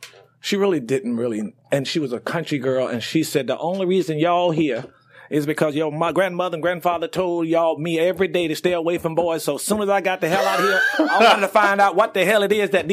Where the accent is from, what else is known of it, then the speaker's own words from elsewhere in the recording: Manhattan, New York, United States; born there; I was born in Manhattan, New York.